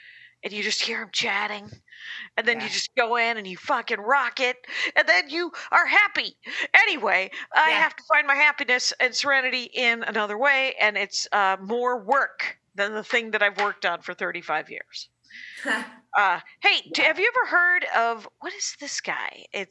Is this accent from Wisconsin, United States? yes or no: yes; Wisconsin, United States; I'm from Wisconsin. That's a milk.